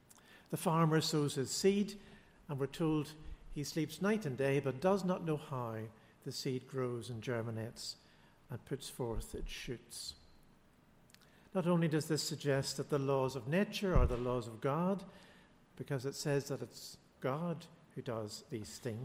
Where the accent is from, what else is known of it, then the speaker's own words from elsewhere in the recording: Lisburn, Northern Ireland, United Kingdom; That's when I was growing up in the Lisburn area.